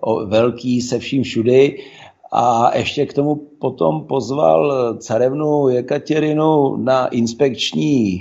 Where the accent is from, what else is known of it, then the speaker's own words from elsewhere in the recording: Russia; moved away; No, já jsem strávil mladí dětství v Rusku.